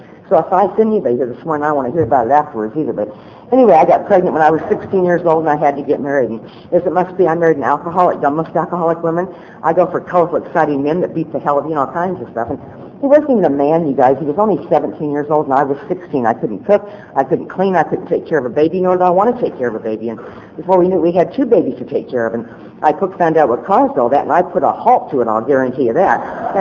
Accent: Nebraska, United States; born or raised there

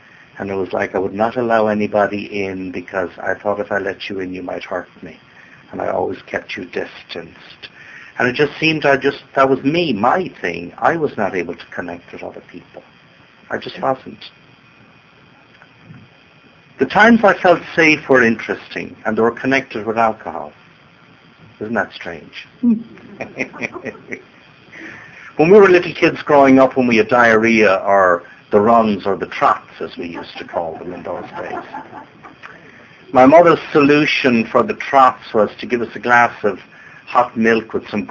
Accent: Dublin, Leinster, Ireland; now in New Orleans, United States; Dublin, Ireland is my hometown. Born and reared.

